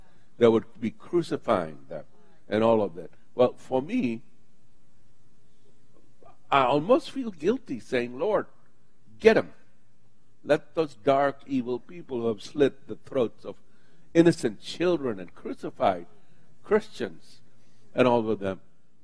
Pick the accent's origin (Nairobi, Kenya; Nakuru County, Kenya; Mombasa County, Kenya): Mombasa County, Kenya; Mombasa; now in United States; where I grew up in Africa, in Mombasa, Kenya, in the coastline, the whole coastline was fed by this one spring.